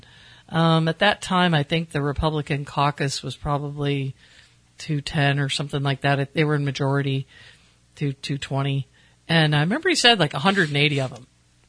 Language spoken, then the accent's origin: English; Colusa, California, United States; I grew up in Colusa.